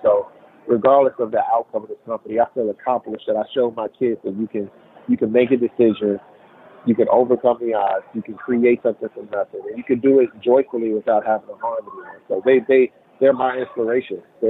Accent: Chicago, Illinois, United States; the life I led, the stuff I seen growing up in Chicago, yeah.

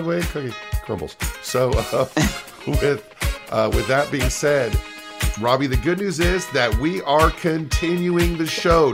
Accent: Virginia, United States; I'm a fan. I play guitar. I'm from Virginia. I watch wrestling.

